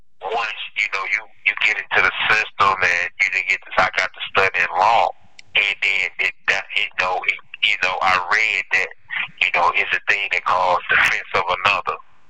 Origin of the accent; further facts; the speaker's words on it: St. Louis, Missouri, United States; Right now, I'm located in Montana, Missouri. That's what I'm praying at. So, but I'm from St. Louis, Missouri.